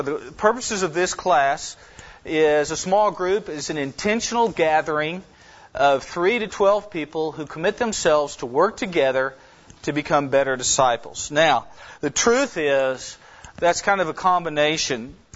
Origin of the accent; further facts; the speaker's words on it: Norman, Oklahoma, United States; I grew up in Norman, and I was a snot-nosed, rebellious, cantankerous, useless freshman.